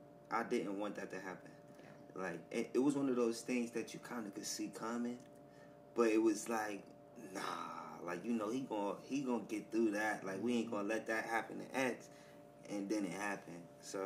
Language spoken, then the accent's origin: English; East Orange, New Jersey, United States; I'm from East Orange, New Jersey.